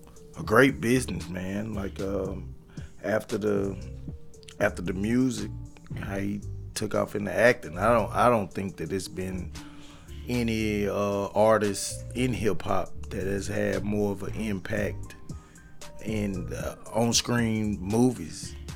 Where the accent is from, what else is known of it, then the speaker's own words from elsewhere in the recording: the South, United States; You know, I'm from the South, man. I love the South.